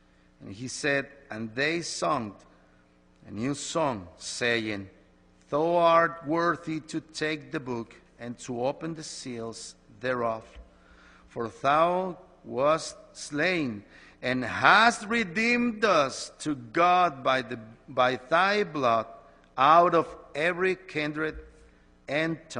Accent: Mexico; I'm here from Mexico.

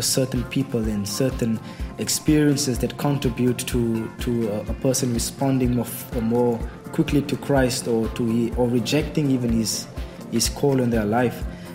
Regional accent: Franschhoek, Western Cape, South Africa; I'm from Franschhoek.

